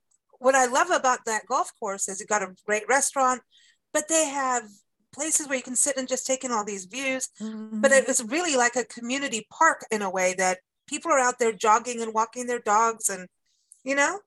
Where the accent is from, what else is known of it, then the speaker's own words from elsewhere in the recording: South Africa; also born or lived in Kenya; I grew up eating them in South Africa and Kenya.